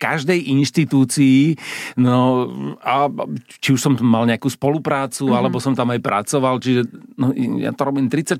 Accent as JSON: {"language": "Slovak", "town": "Bratislava", "region": "Bratislava Region", "country": "Slovakia", "tie": "born there", "said": "Ja som sa narodil v Starom meste v Bratislave na Továrenskej ulici číslo 8."}